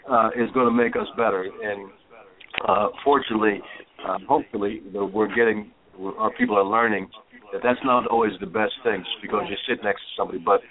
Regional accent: New Jersey, United States; I'm all American, brought up in Jersey … the whole nine

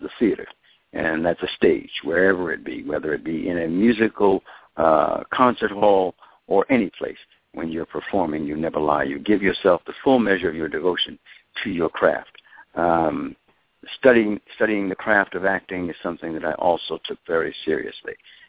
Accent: New York, United States; I'm originally from New York, and I played in a band.

